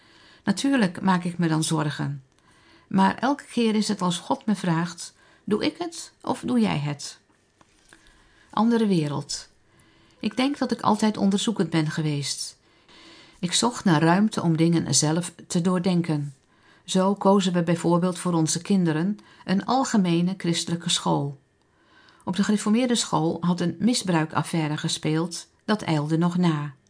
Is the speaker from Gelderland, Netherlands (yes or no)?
no; Britsum, Friesland, Netherlands; Ik ben opgegroeid in Britsum bij Leeuwarden, in de tijd dat het gereformeerd onderwijs opkwam. Later verhuisden we naar Assen